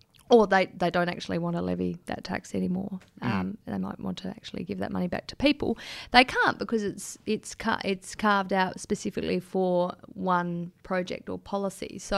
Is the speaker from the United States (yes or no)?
no; Australia; because I served as an Australian diplomat in Japan for several years